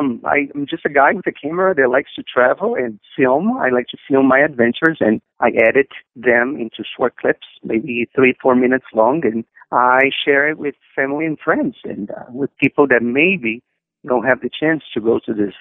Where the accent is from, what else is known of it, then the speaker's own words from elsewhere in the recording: Belém, Pará, Brazil; English is a second language; moved away as an adult; I was born and raised in Brazil in a very unique place. The city is called Belém. Belém sits right in the mouth of the Amazon River, and that's the place I grew up. 2/3 of my life there, the first 20 years of my life were there.